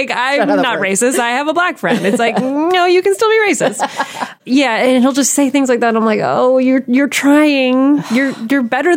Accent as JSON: {"language": "English", "town": "Allamuchy", "region": "New Jersey", "country": "United States", "tie": "born or raised there", "said": "Which was where I spent most of my childhood. Where? In New Jersey, a really small town called Alamuchi."}